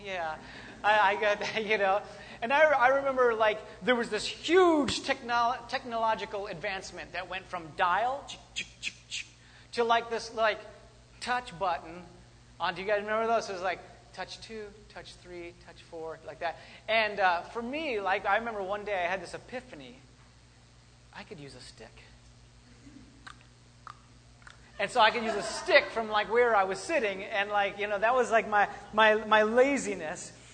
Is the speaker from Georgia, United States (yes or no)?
no; Wisconsin, United States; I grew up in Wisconsin, but I've lived everywhere else.